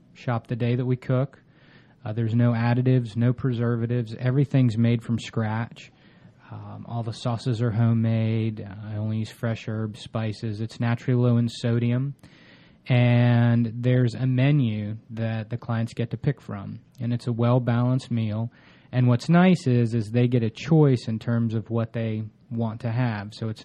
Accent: North Carolina, United States; I grew up in North Carolina. My grandparents grew up in Atlanta, so I guess I'm native Atlantan once removed.

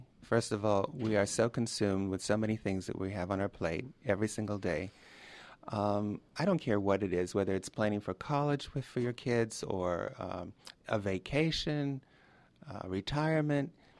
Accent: Miami Beach, Florida, United States; also born or lived in Michigan; I was born in Michigan, but I grew up in Miami Beach.

